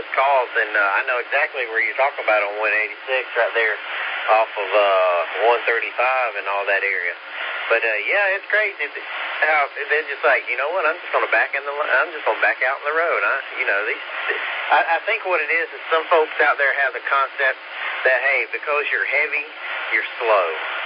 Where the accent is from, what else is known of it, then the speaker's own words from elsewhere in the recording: Johnson City, Tennessee, United States; we're all from Johnson City, Tennessee, and so yeah, he's coming out of Johnson City